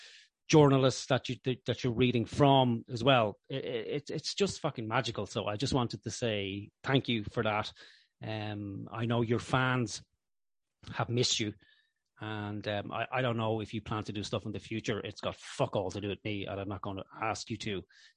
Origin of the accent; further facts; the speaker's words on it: Ireland; But yeah, I can't help it. It's part of being Irish. We have a certain level of morbidity about us.